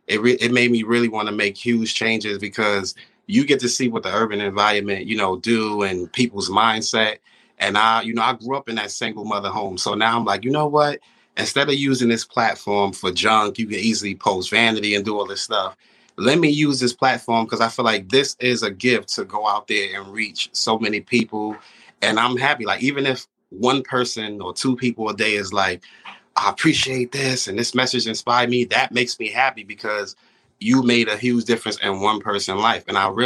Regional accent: New York, United States; growing up in New York and growing up in, you know, the urban environment

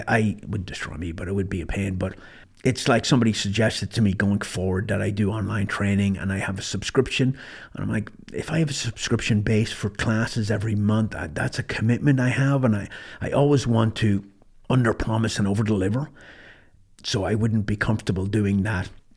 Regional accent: Ireland; And I grew up in Ireland, and I'm not bashing Ireland, but at the time, there was, I didn't grow up with a lot of confidence.

